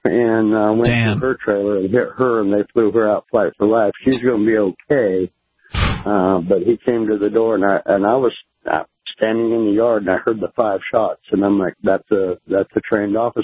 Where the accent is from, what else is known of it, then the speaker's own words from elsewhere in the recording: Bullhead City, Arizona, United States; Hey, man, I'm from Bullhead City, Arizona.